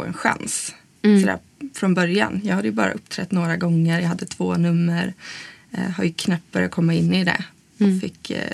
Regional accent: Umeå, Västerbotten County, Sweden; Nej, jag kommer från Umeå.

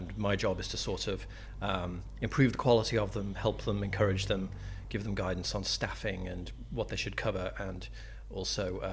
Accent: United States; also born or lived in United Kingdom; and I'm an American as well as a British person.

